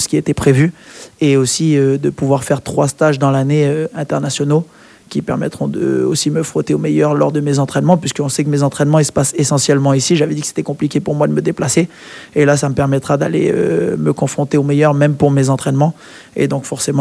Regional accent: New Caledonia; On est de Calédonie, on n'a rien à envier aux autres.

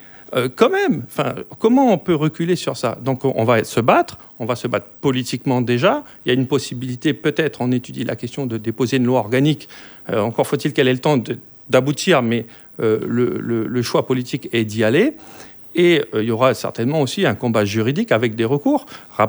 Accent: Poya, New Caledonia; Je suis de Poya, ma commune est coupée en deux.

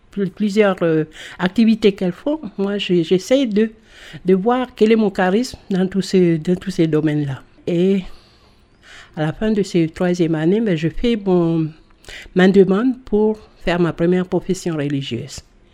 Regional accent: Balade, North Province, New Caledonia; Je suis originaire de Balade, de la commune de Puebo. J'ai grandi dans une famille chrétienne.

